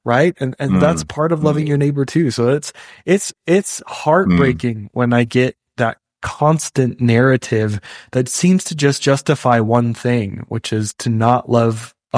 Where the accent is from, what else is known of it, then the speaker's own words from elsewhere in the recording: Idaho, United States; And like, I grew up in Idaho, and people wouldn't think this, like, we're near Oregon and Washington